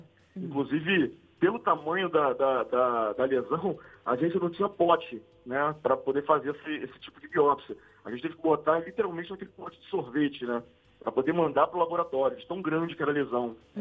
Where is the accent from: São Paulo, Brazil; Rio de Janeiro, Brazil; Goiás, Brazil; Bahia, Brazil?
Rio de Janeiro, Brazil; Eu sou da região de Campo Grande, né, na Zona Oeste do Rio